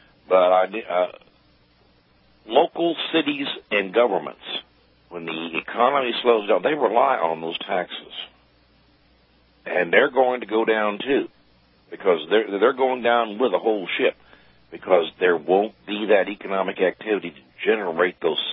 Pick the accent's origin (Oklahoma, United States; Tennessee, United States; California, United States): Oklahoma, United States; And now, where I am in Oklahoma, although I disagree with the overall politics in my home state that I, you know, was I'm a natural born citizen